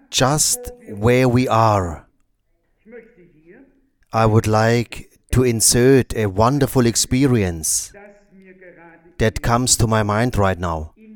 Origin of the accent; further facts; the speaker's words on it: Krefeld, North Rhine-Westphalia, Germany; I come from Krefeld.